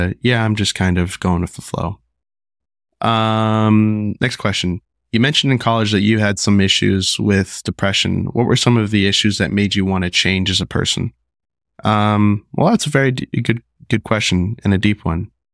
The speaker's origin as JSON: {"language": "English", "town": "Las Vegas", "region": "Nevada", "country": "United States", "tie": "born or raised there", "also_born_or_lived": "Michigan / New York / California / Arizona", "said": "So I was born in Michigan. I lived in New York. I think a little bit in California. We went to Arizona, Washington State, I went to middle school in Nebraska, and then I went to high school in Vegas"}